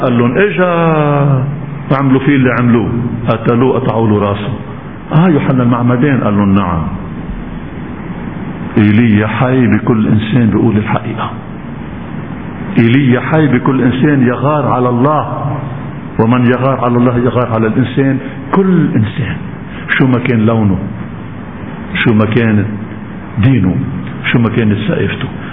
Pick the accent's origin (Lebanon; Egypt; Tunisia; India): Lebanon; هون محميين من السلطة الكريمة عندنا في لبنان